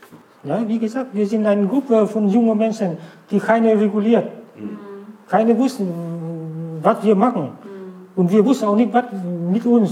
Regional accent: Vietnam; German is a second language; now in Germany

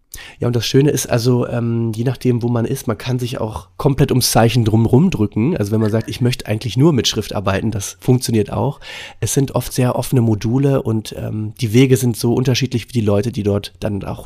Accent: Cologne, North Rhine-Westphalia, Germany; als Kölner

